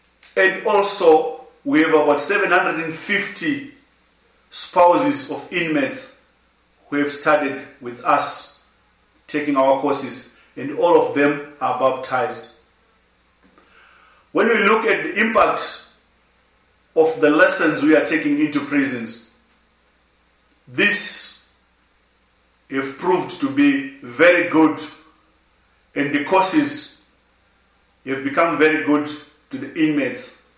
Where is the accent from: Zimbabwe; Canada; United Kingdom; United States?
Zimbabwe; I am from Zimbabwe.